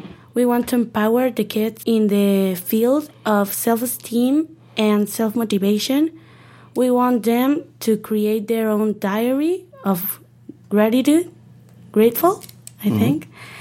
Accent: Irapuato, Guanajuato, Mexico; I am 16 years old. I am from Irapuato in the state of Guanajuato.

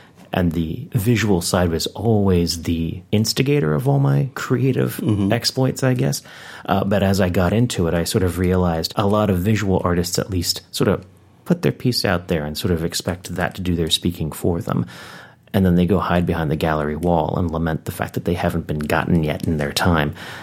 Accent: Maryland, United States; I grew up in PG County, so not too far away from here.

